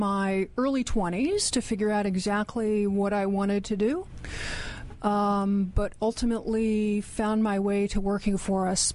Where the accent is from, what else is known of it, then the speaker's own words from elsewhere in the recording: District of Columbia, United States; Generally from the Washington, D.C. area.